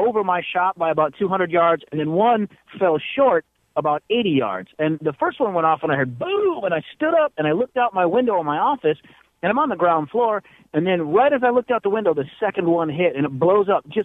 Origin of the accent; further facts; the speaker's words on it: Detroit, Michigan, United States; I go, well, I'm from Detroit.